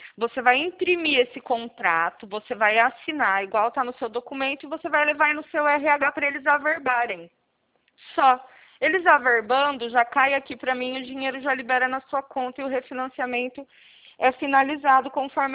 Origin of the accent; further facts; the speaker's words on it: Presidente Prudente, São Paulo, Brazil; eu sou de Presidente Prudente